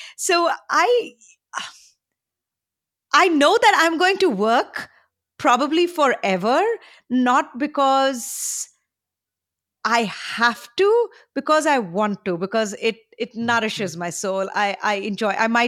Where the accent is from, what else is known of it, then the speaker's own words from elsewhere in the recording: India; now in United States; maybe because I'm an immigrant, maybe because of the fact that when I came from India, I had, you know, absolutely nothing.